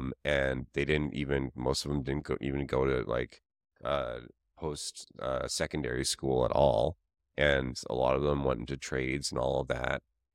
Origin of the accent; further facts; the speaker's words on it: Canada; So I grew up in Canada and it was not like that at all.